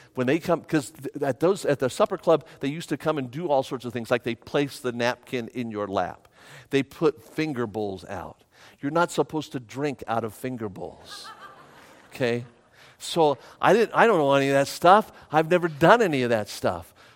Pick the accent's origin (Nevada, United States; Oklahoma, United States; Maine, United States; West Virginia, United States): Nevada, United States; North Las Vegas; Can I tell you that I grew up in North Las Vegas, and I love my mom and I love my dad, but we didn't have money to go out.